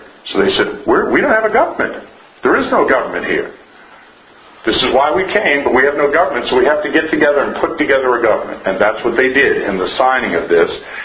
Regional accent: Northampton, New Hampshire, United States; also born or lived in Lexington, Massachusetts; I was born in Lexington, Massachusetts, and raised in Northampton, New Hampshire, so I'm not a native New Yorker

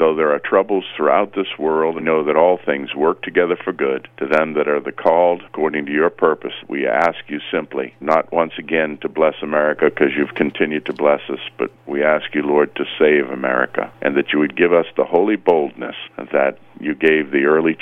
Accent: Lexington, Massachusetts, United States; born there; I am a Native American. I was born in Lexington, Massachusetts.

